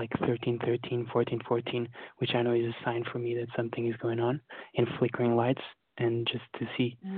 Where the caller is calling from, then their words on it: London, United Kingdom; from London.